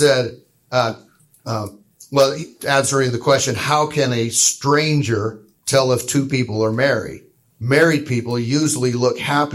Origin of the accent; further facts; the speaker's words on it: Boise, Idaho, United States; This is my wife, Amy. We are from Boise.